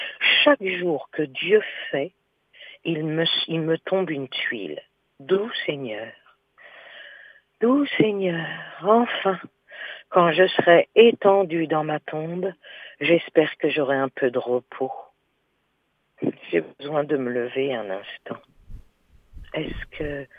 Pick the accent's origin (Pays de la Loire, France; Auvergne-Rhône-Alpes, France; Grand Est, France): Pays de la Loire, France; Angers; moi je suis d'Angers à la base